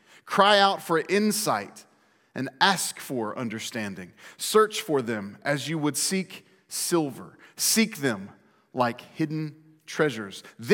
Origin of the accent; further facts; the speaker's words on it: Fairborn, Ohio, United States; The museum is in my hometown, Fairborn, Ohio